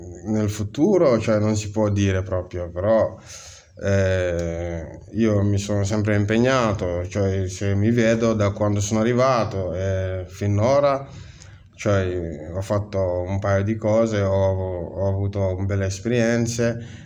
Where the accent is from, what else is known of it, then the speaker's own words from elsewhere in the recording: Gambia; Italian is a second language; now in Italy; vengo dal Gambia, vivo in Italia da aprile 2014.